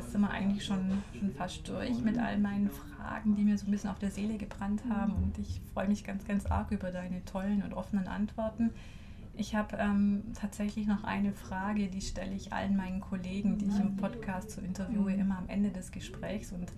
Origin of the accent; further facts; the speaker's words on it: Friedrichshafen, Baden-Württemberg, Germany; ich bin in Friedrichshafen groß geworden, ich verbinde das mit meiner Kindheit.